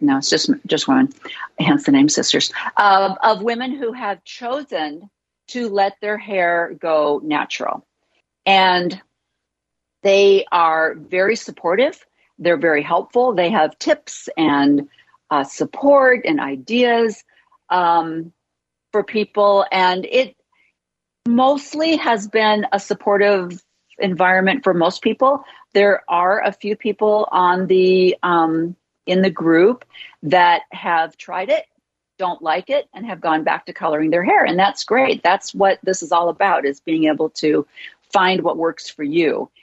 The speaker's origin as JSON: {"language": "English", "region": "Illinois", "country": "United States", "said": "whether it's a Midwest connection, because I'm from Illinois, you're from Iowa"}